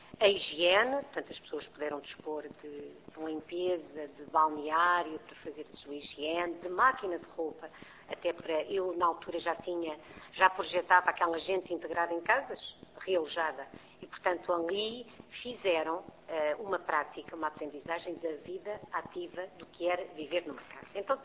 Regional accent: Alcobaça, Leiria, Portugal; Eu sou de Alcobaça, portanto, é uma pequenina cidade a 100 km de Lisboa.

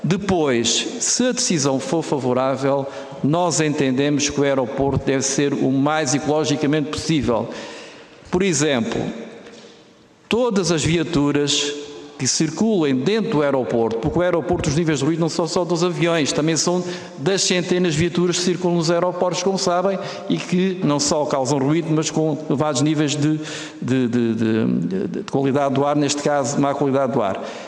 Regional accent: Setúbal, Portugal; eu como sou do Distrito de Setúbal, como o Francisco Ferreira

